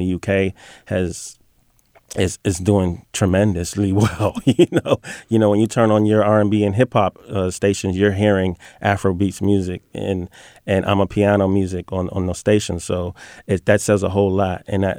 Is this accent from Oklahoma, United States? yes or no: no; Washington, District of Columbia, United States; now in Sacramento, United States; My parents are from Trinidad and Tobago. I grew up in Washington, D.C. and performed a lot there and then migrated to Sacramento in 2015.